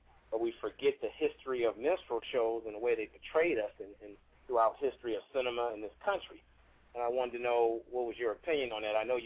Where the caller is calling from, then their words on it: California, United States; from California.